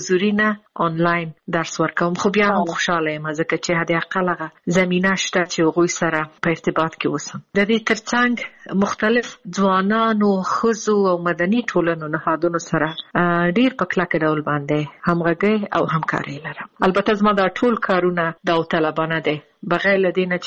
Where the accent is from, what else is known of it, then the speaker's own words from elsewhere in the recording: Afghanistan; moved away; او دا چې زه د افغانستان باندې یم زه ورځې شمیرم چې زه بیرته کله خپل ملک ته ځم او بیرته خپل ټاټوبی خپل خلکو سره